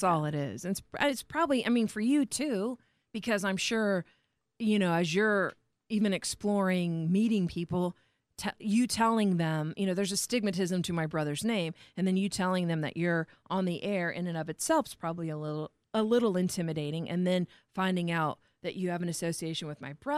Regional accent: Warsaw, Indiana, United States; now in -; I came from Indiana to here.

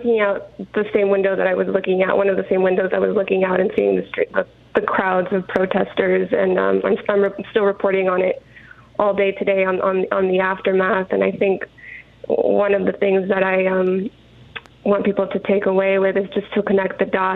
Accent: El Paso, Texas, United States; I had seen it again in my hometown of El Paso

